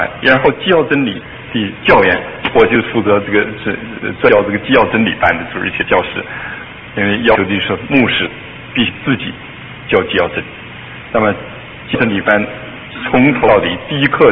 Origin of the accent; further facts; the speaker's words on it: China; 因为我也是大陆的，我很直言，从大陆来的，在洛杉矶